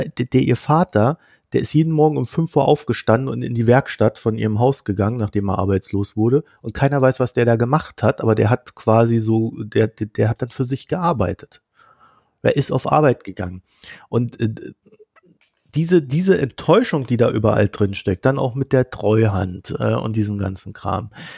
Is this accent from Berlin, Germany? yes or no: yes; Berlin, Germany; Ich komme aus Berlin, also. Ich muss ja dazu sagen, Berlin war ja so quasi die liberale Bohème innerhalb der DDR.